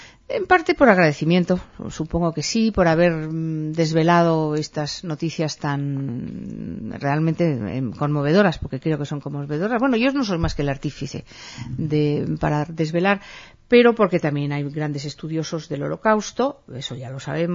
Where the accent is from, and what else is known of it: Vigo, Galicia, Spain; now in Barcelona, Spain